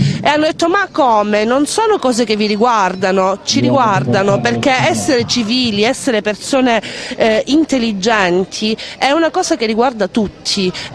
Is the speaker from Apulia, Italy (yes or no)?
no; Catanzaro, Calabria, Italy; io sono di Catanzaro